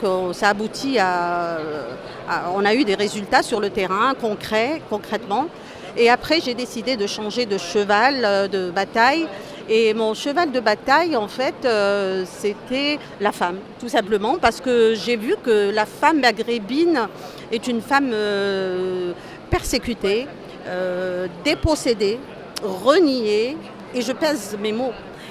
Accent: Algeria; je suis algérienne, je suis de formation ingénieure agronome

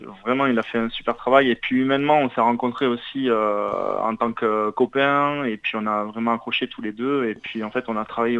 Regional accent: Occitanie, France; Ouais, moi j'ai grandi en Ariège, hein, à côté de l'Aude

